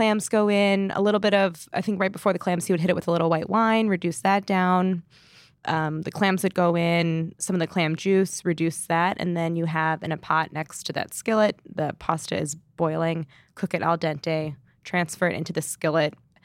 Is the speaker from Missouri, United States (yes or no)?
yes; St. Louis, Missouri, United States; Well, growing up in St. Louis, it was canned clams and clam juice from a jar, which never seemed like, why would you do it any other way?